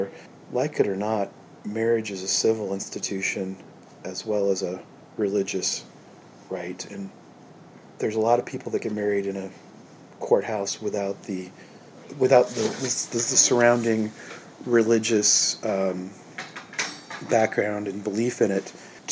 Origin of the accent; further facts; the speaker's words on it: Windsor Heights, Iowa, United States; I grew up here in central Iowa. I grew up in Windsor Heights and went to school at Northeast Missouri State.